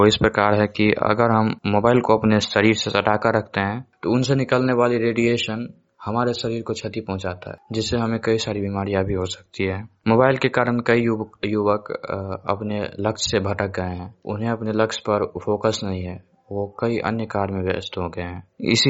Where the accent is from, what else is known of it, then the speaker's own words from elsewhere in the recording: Navtoli, India; और मैं नवटोली से हूँ। मैं कक्षा 10वीं का छात्र हूँ।